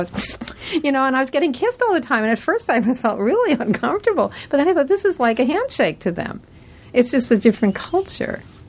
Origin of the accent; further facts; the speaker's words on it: New York, United States; I used to live in New York. I did. I grew up in New York.